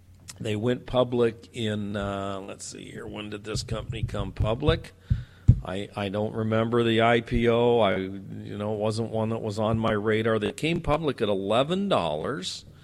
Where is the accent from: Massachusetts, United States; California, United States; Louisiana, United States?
California, United States; I know, I'm from California.